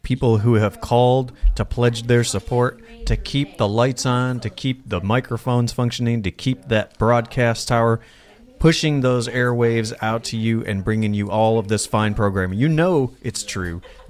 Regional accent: the South, United States; I'm from the South.

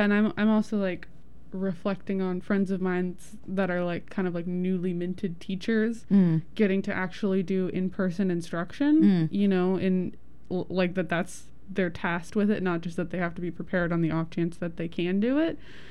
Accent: West Coast, United States; this has always weirded me out because I grew up on the West Coast, like school starts in September

